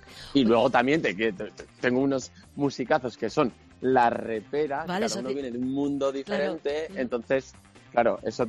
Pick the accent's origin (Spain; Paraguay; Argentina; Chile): Spain; Zaragoza, Aragon; un aragonés yo... enraizado en Zaragoza, aunque vivo fuera, uh-huh, y con las raíces tan marcadas